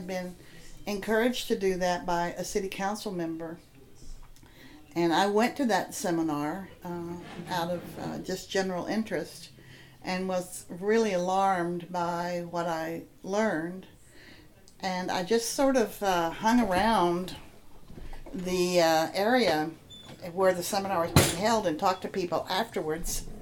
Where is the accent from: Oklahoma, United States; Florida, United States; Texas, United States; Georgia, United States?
Texas, United States; Cleburne; I was born in the Valley, but grew up in Cleburne, Texas, south of Fort Worth.